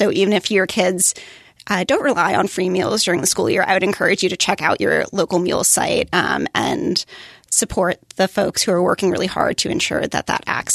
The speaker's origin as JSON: {"language": "English", "town": "Burlington", "region": "Vermont", "country": "United States", "tie": "born or raised there", "said": "So in my hometown of Burlington, they have a really great program"}